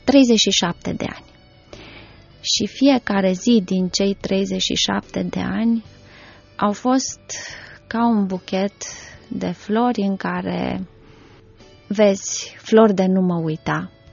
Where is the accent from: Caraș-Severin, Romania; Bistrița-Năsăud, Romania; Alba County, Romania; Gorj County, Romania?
Caraș-Severin, Romania; Anina; Am crescut la Anina, în județul Caraș-Severin. Tatăl meu este pădurar și primul an din viața mea l-am trăit chiar în mijlocul pădurii, la cantonul Silvic.